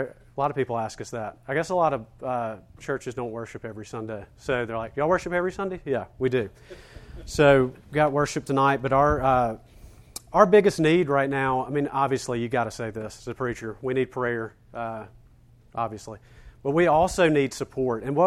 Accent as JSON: {"language": "English", "town": "Senatobia", "region": "Mississippi", "country": "United States", "tie": "born or raised there", "said": "I grew up in Senatobia, Mississippi, a flaming racist."}